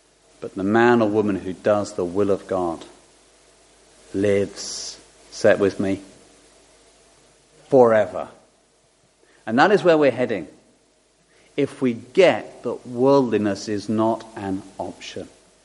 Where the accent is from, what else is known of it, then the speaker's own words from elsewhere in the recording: United Kingdom; big article on all the things we should feel deeply ashamed of as British people.